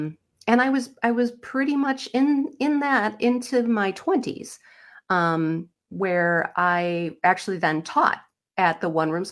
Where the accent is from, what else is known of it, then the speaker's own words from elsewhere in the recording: Tomah, Wisconsin, United States; A little central-ish Wisconsin. Okay. I grew up in the Tomah, Sparta area.